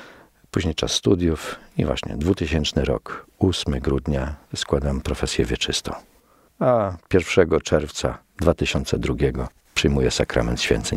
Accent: Białystok, Podlaskie Voivodeship, Poland; Ja pochodzę z diecezji białostockiej, właściwie samego Białegostoku.

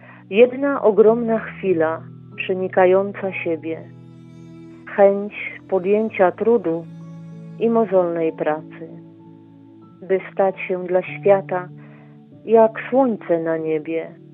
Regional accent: Tomaszów Mazowiecki, Łódź Voivodeship, Poland; w mojej parafii Najświętszego Serca Pana Jezusa w Komaszowie Mazowieckim, skąd pochodzę

